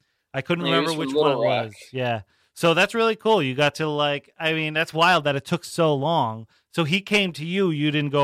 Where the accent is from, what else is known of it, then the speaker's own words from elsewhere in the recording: Carmel, New York, United States; I'm from Carmel, which is like just a little south of Poughkeepsie.